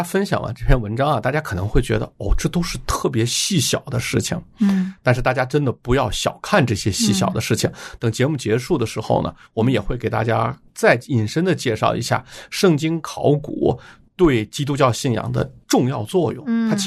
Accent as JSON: {"language": "Chinese", "town": "Xi'an", "region": "Shaanxi", "country": "China", "tie": "born or raised there", "said": "如果和我的家乡西安比起来的话，那他们就没有历史。"}